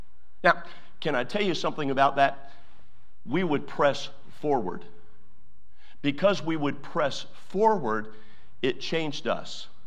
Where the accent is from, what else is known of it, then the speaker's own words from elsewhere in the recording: Maryland, United States; It was in Hampstead, Maryland. I was raised in Maryland.